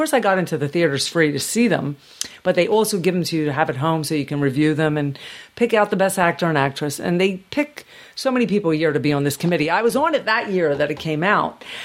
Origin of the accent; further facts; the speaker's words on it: Philadelphia, Pennsylvania, United States; born there; also born or lived in Los Angeles, United States; Well, I'm an LA-er. I'm definitely, but I was born here in South Philadelphia. And I've been back 5 years.